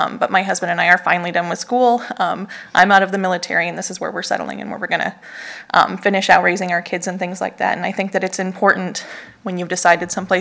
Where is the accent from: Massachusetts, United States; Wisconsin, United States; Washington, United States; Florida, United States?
Wisconsin, United States; also born or lived in Wyoming / Colorado; now in Oregon, United States; So I'm literally from all over. I grew up in Wisconsin. I spent some time living in Wyoming when I was a kid in Colorado.